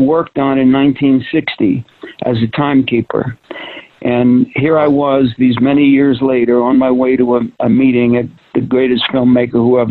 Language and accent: English; New York City, New York, United States; It was an interesting thing growing up in New York City.